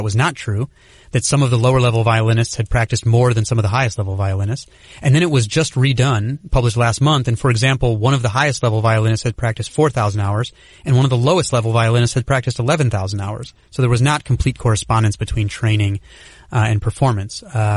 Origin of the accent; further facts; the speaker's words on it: Chicago, Illinois, United States; Again, I grew up in Chicago, so I was following these guys in their growth spurts.